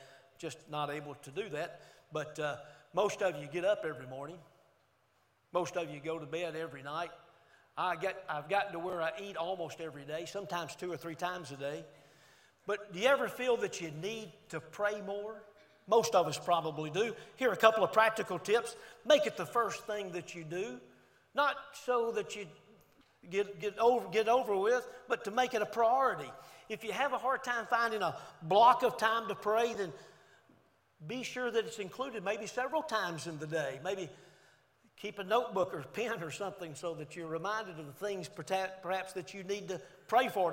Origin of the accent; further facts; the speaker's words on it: Homewood, Alabama, United States; And I was born in Birmingham. Sometimes I'll say Birmingham. Actually, in Homewood, Alabama, it's where I was born and raised.